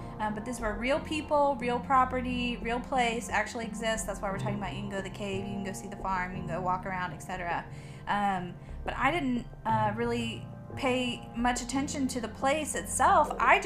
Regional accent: Nashville, Tennessee, United States; So from my perspective, I was born and raised in Nashville

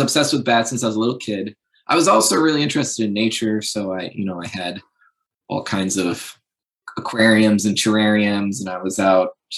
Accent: Warrensburg, New York, United States; also born or lived in Long Island; And then I was actually born in Long Island, where my grandparents live. And then when I was in kindergarten, we moved to a small logging town called Warrensburg in the Adirondac

